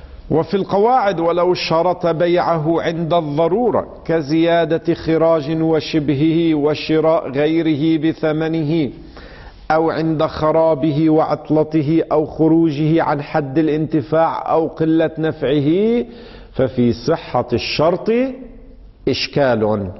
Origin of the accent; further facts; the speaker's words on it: Lebanon; هذا يحصل كثيرا عندنا في لبنان في فترة من الفترات. تعرفون لبنان مشهور بالفواكه